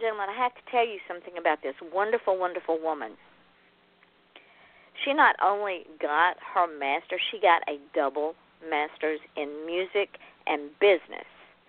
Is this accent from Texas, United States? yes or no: no; Georgia, United States; now in Florida, United States; I am born and bred in Georgia. I've lived in Florida for 12 years. You can take me out of the state of Georgia, but you cannot take the state of Georgia out of me.